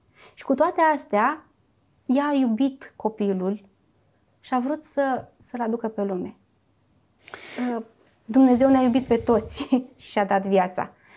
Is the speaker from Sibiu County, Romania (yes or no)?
no; Constanța, Constanța County, Romania; Eu sunt din Constanța.